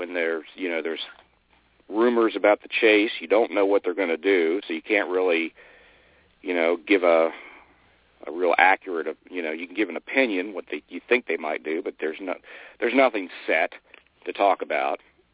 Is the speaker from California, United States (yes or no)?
no; Maryland, United States; now in Charlotte, United States; I'm from Maryland originally, but I'm more of a Carolina Panthers fan now that I moved to Charlotte